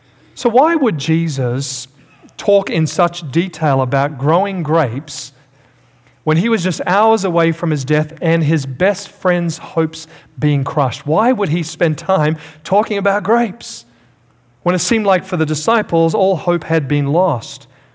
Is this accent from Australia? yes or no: yes; South Australia, Australia; I'm from Australia, as you know, originally, South Australia.